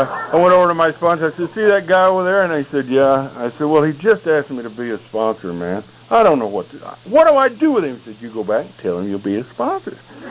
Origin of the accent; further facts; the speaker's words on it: Texas, United States; Yeah, but I'm from Texas.